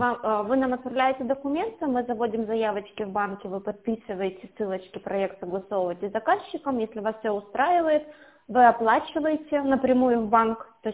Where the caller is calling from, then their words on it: Irkutsk, Irkutsk Oblast, Russia; Мы в Иркутске находимся.